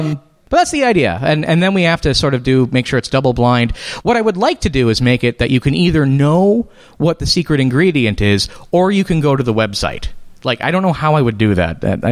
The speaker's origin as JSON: {"language": "English", "town": "Chicago", "region": "Illinois", "country": "United States", "said": "So I am originally from the Chicago area, and I was an atheist in the Chicago area, but I wasn't really public."}